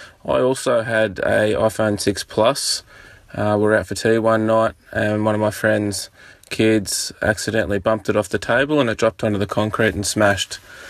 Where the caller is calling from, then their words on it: Deniliquin, New South Wales, Australia; I'm calling from Deniliquin in Australia.